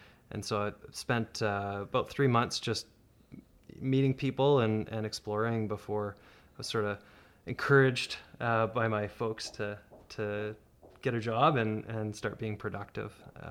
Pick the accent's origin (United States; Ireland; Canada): Canada; Pembroke, Ontario; also born or lived in Manitoba / Saskatchewan; now in Abbotsford, Canada; And originally born and raised in Ontario, spent a stint of my life in Manitoba, Saskatchewan, and more recently in the Fraser Valley.